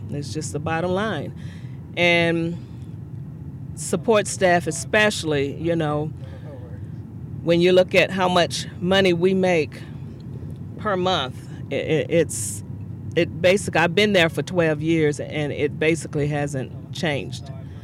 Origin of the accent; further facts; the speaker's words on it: Oklahoma City, Oklahoma, United States; I'm from Oklahoma City.